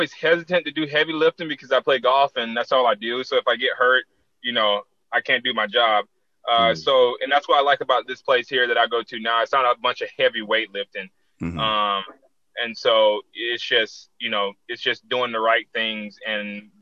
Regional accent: Tallahassee, Florida, United States; And I have so much support in my hometown, Tallahassee.

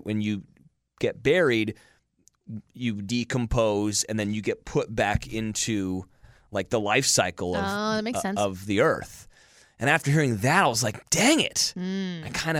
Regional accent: Monterey, California, United States; this place where I grew up in Monterey

